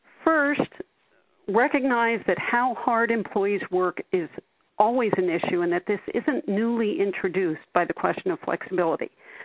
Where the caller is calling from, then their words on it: Montreal, Quebec, Canada; I'm calling in from Montreal right now.